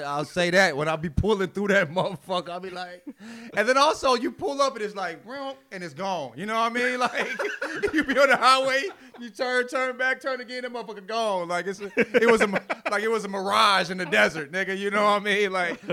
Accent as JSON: {"language": "English", "town": "St. Louis", "region": "Missouri", "country": "United States", "said": "I'm from St. Louis, nigga. You know what I'm saying? Like, I'm not from a big ass city"}